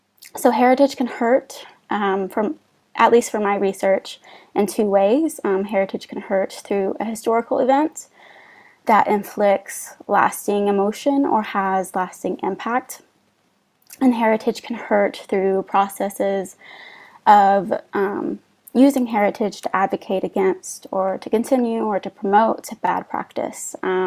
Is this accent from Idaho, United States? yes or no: no; Tennessee, United States; I'm originally from Tennessee, and the closest thing to a bog I would have engaged with growing up would be swamps in the southern U.S.